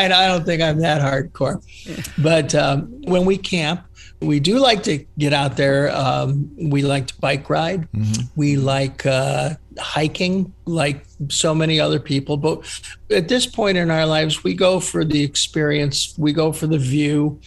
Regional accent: East Cleveland, Ohio, United States; I grew up in East Cleveland. I went to Shaw High School.

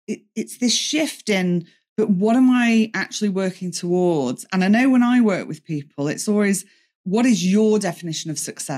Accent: England, United Kingdom; Like we're English.

